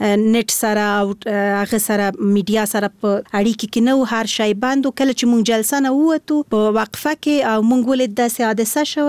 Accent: Kabul, Afghanistan; born there

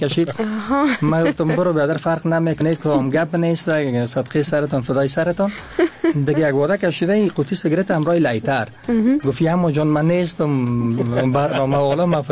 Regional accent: Kabul, Afghanistan; born there; تولد خودم زاده کابل هستیم، قبلگاه سبب همچنان دیگه، اصلا ما از ولایت لوگر هستیم.

